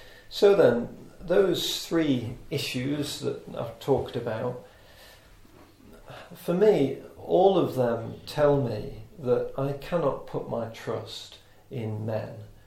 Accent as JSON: {"language": "English", "country": "United Kingdom", "said": "How does me being British make me any different to any other man on the planet?"}